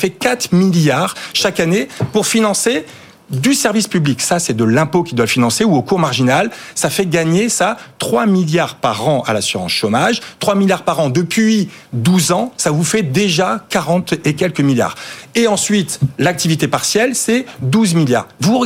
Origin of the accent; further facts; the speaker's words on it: Canada; je suis canadien et américain